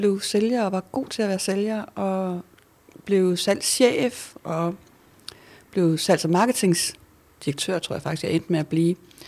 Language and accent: Danish; Mors, North Denmark Region, Denmark; Jeg kommer fra Jylland. Jeg kommer fra Mors.